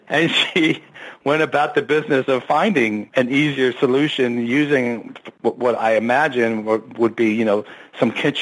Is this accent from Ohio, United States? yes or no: no; Philadelphia, Pennsylvania, United States; I mean, I'm from Philadelphia, so I've got no problem with New Jersey.